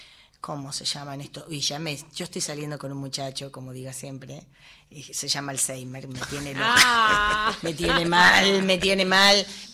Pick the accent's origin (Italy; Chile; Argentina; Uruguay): Argentina; Cañuelas, Buenos Aires Province; cuando yo vuelvo para Cañuelas, que no sé si te dije que soy de Cañuelas.